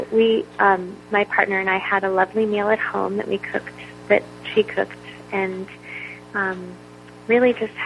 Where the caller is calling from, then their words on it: Providence, Rhode Island, United States; Providence, Rhode Island.